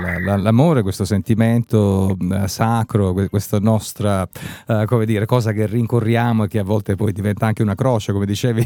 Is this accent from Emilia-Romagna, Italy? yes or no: no; Apulia, Italy; Io da pugliese non dovrei dirlo, perché in realtà siamo molto fortunati geograficamente